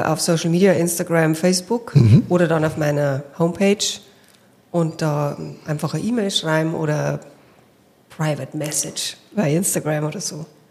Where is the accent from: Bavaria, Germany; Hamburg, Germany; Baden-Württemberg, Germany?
Bavaria, Germany; Waldsassen; Ich stamme ursprünglich aus der Oberpfalz.